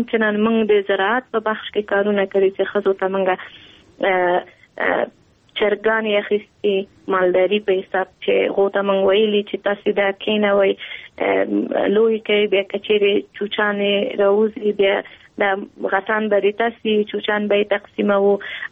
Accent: Kabul, Afghanistan; په کابل کې زیږیدلی یم په کابل کې لویه شوی یم

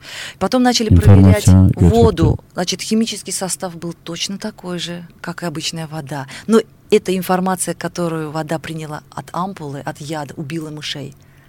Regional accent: Azerbaijan; вы наш первый человек, которого мы знаем из Азербайджана, оказывается, у вас такая культура, такая древняя культура

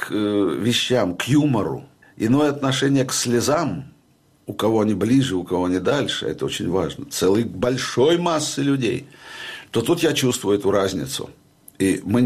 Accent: Saint Petersburg, Russia; now in Moscow, Russia; Я всегда петербуржец, но я давно уже москвич.

